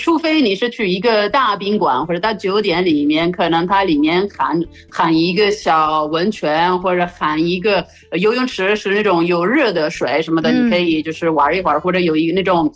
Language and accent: Chinese; Italy; 我们意大利人的，应该是意大利人的传统吧，就是到冬天的时候去山然后呢度假1个星期